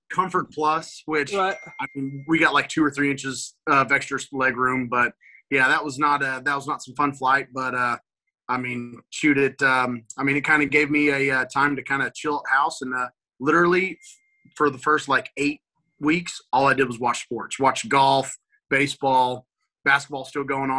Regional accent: Edmond, Oklahoma, United States; Yeah, well, I grew up in Evan, Oklahoma, went to Deer Creek High School

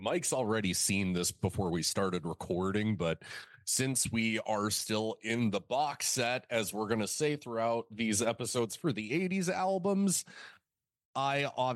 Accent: Canada; given that I'm the Canadian in the room and this happened in the city I live in.

